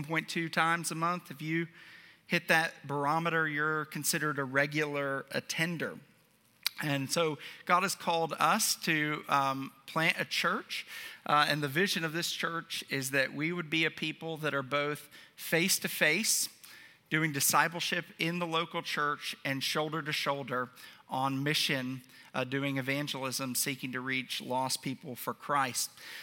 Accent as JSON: {"language": "English", "town": "Asheville", "region": "North Carolina", "country": "United States", "tie": "born or raised there", "said": "For my family and I, it feels like coming home. I grew up in Asheville, North Carolina, came to know the Lord through Young Life"}